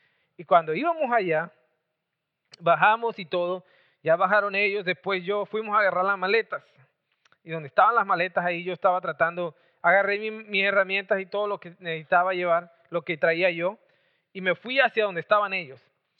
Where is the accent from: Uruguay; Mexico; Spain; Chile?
Mexico; Tampico, Tamaulipas; born there; yo también soy de Tampico. Y es ahí donde nací yo. Yo nací en la ciudad, ahí nada más nací, nada más, ya después me trajeron, pero nací en Tampico, Tamaulipas.